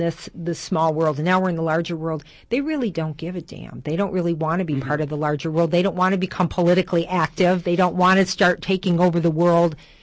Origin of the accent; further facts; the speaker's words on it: Detroit, Michigan, United States; we are wanting to premiere in Detroit because that is where I am from, that is where I live.